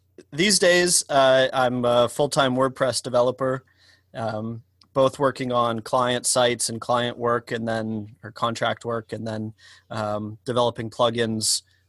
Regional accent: Northeast, United States; I grew up in the Northeast, and so this feels like home, even though it's a few hours away.

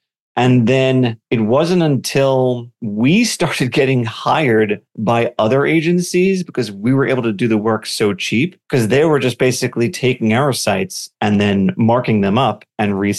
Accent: Long Island, New York, United States; we would have to do this super long commute to Manhattan because we're from Long Island, New York.

